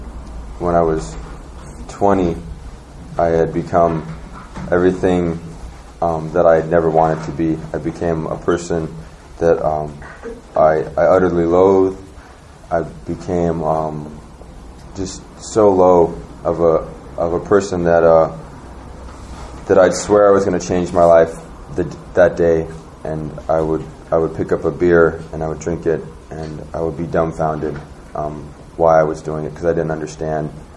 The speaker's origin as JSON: {"language": "English", "town": "Anchorage", "region": "Alaska", "country": "United States", "said": "I'm from Anchorage, Alaska."}